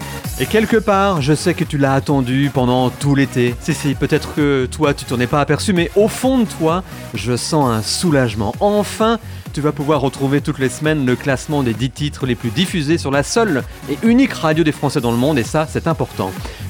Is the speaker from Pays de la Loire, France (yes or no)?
yes; Saint-Gilles-Croix-de-Vie, Pays de la Loire, France; pour devenir Saint-Gilles-Croix-de-Vie et, accessoirement, ma ville natale.